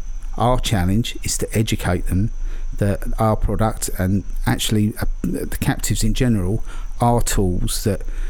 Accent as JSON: {"language": "English", "country": "United Kingdom", "said": "Whether I'm a Brit or not, I think the US market is extremely attractive"}